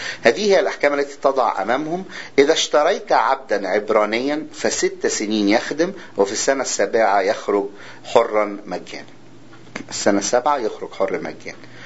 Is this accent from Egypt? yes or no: yes; Egypt; ولغايه النهارده يعني الفلاحين عندنا في مصر